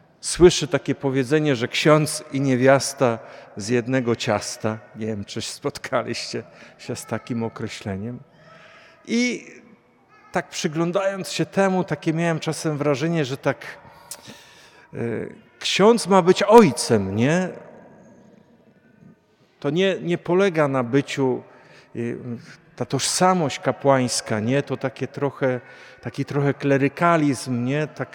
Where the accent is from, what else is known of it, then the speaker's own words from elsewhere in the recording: Kalisz, Greater Poland Voivodeship, Poland; born there; Ja urodziłem się w Kaliszu, chociaż urodziłem się w taksówce